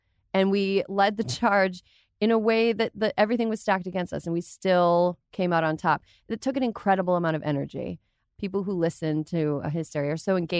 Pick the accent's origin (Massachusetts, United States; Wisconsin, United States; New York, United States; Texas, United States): Wisconsin, United States; In Wisconsin, my home state, they used a computer